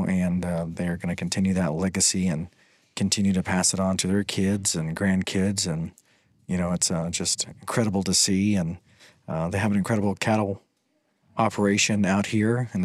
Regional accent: Plainview, Nebraska, United States; just west of my hometown of Plainview and Alton in the Sandhills

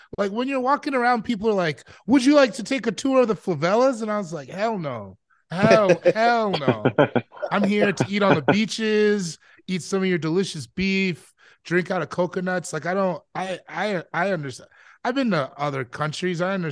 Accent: Sierra Leone; I'm from Sierra Leone, so I've been there.

